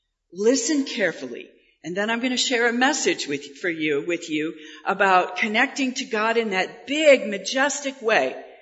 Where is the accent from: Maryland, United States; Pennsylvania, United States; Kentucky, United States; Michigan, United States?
Michigan, United States; Livonia; I grew up in the Midwest. I grew up in Livonia, Michigan.